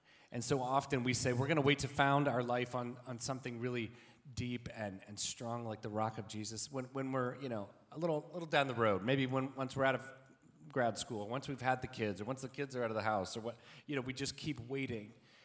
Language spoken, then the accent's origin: English; Montgomery, Alabama, United States; now in Atlanta, United States; we're from the South originally. Catherine's from Athens, Georgia. I'm from Montgomery. Spent a lot of time around Florence, Mississippi, though, too, with my mom's family. And we live in Atlanta currently.